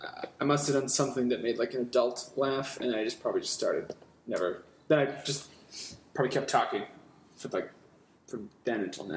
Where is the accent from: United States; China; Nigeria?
United States; Stoneham, Massachusetts; I'm from Stoneham, Massachusetts, which is like 20 minutes north of here.